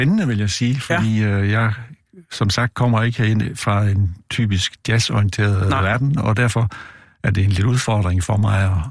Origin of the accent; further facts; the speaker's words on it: Odense, Region of Southern Denmark, Denmark; jeg kommer fra Odense, så har jeg lige været i København i dag